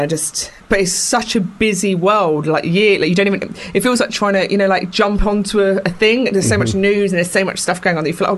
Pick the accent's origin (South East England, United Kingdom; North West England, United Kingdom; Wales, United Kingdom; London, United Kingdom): London, United Kingdom; I grew up in Camden.